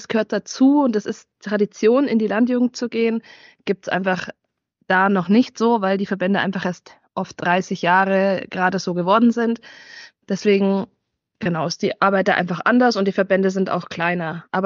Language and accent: German; Bavaria, Germany; ich komme aus Oberfranken, also wir gehören zur Bayerischen Jungbauernschaft